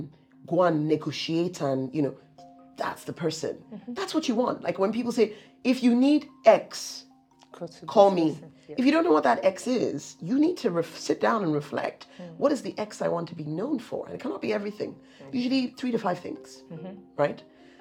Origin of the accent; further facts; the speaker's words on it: Nigeria; I'm Nigerian. We don't really do humility.